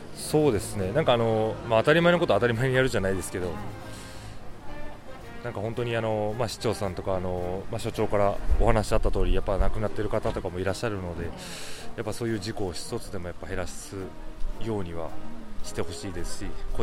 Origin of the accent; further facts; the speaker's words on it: Kitakyushu, Fukuoka, Japan; ちょっと地元が北九州なもんで、そこでちょっと中学校小学校中学校ですね